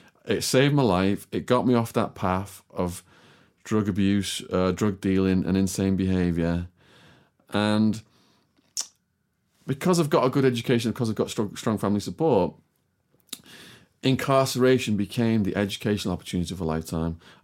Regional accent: Widnes, North West England, United Kingdom; I joined some adults chess club in Widnes in my hometown.

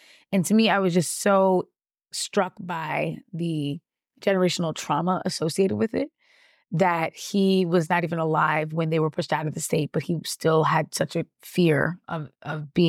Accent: New York City, New York, United States; Growing up in New York, I remember that most of the Black people that I went to school with were from a Latin American or West African or Caribbean nation.

